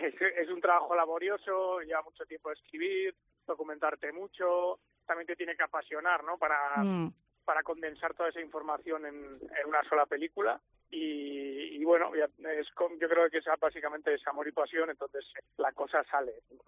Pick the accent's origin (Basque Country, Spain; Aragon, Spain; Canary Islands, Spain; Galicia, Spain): Basque Country, Spain; yo creo que como vasco tenemos esa, también esa cultura de ir mucho al monte